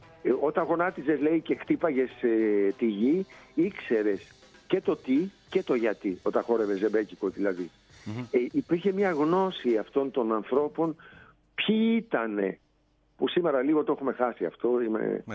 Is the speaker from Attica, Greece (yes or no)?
yes; Kokkinia, Attica, Greece; εγώ γεννήθηκα και μεγάλωσα στην Κοκκινιά